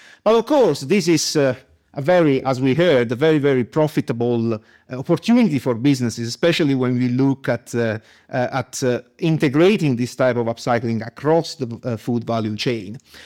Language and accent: English; South Italy, Italy; English is a second language; I'm from South Italy.